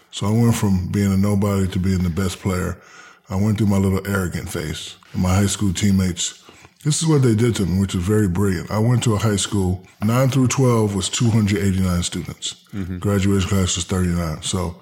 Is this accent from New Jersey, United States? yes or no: yes; Newark, New Jersey, United States; also born or lived in Hinesville, United States / Germany / San Antonio, United States; I'm from Newark, New Jersey. Mm-hmm. I moved to Hinesville, Georgia. Then I moved to Germany. Then I moved to San Antonio, Texas. I went to college in Louisiana.